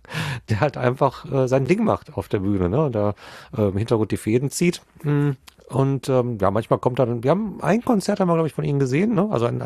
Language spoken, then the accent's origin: German; North Rhine-Westphalia, Germany; wir kommen aus dem Pott